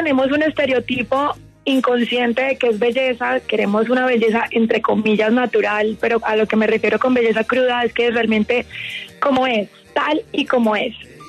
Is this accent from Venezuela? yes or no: no; Chocó, Colombia; un oro chocoano que queremos como engalanar toda esta región de donde vengo.